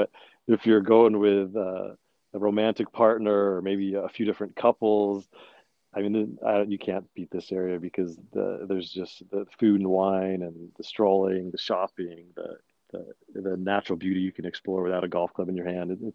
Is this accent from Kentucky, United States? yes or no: no; Salinas, California, United States; I grew up in Salinas, a little bit to the east, famously the home of John Steinbeck.